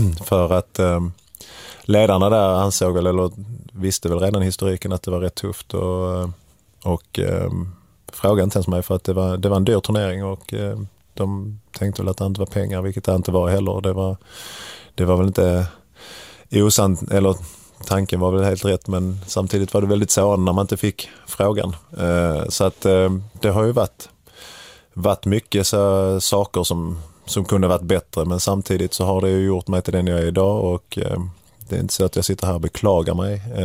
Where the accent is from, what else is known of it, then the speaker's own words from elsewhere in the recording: Kävlinge, Skåne, Sweden; Höga Lid som det heter där jag växte upp i Kävlinge, nära Korsbackaområdet där jag växte upp, låg ju väldigt nära